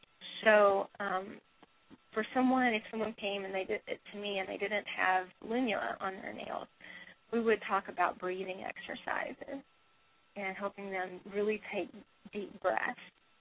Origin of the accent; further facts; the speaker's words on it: the South, United States; And even when I was young, a child, a teenager, I'm from the South, the rural South, and my doctors were all osteopaths.